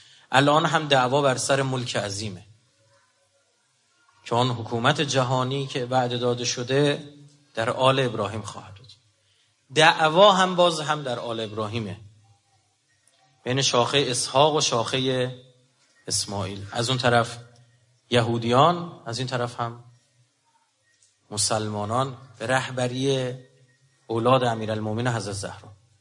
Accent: Iran; ما ایرانی هستیم،

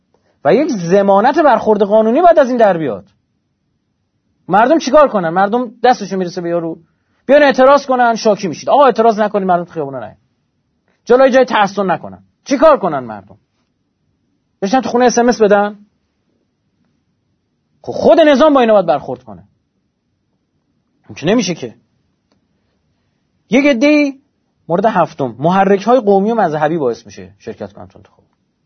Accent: Iran; به عنوان یه ایرانی دلم میسوزه برای مملکتم

